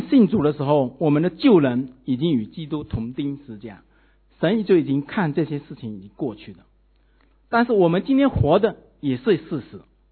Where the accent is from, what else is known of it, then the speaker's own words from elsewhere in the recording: China; 就是我们中国人想的赚钱、升官发财